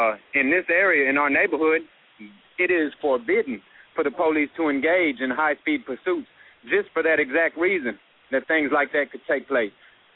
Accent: Benton Harbor, Michigan, United States; I remember growing up in Benton Harbor, Michigan, and it was so beautiful.

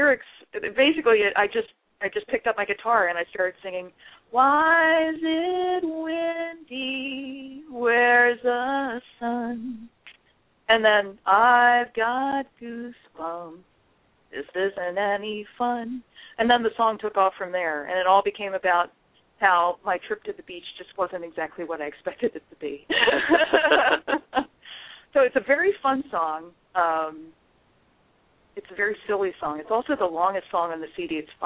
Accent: Baltimore, Maryland, United States; I grew up in the Baltimore area, and my family spent a lot of time in Wildwood, New Jersey.

